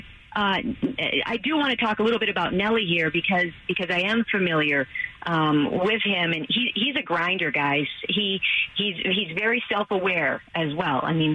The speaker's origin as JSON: {"language": "English", "town": "Las Vegas", "region": "Nevada", "country": "United States", "tie": "born or raised there", "said": "I have a 4-year-old daughter now, Paul and Lindsay, and I grew up in Las Vegas."}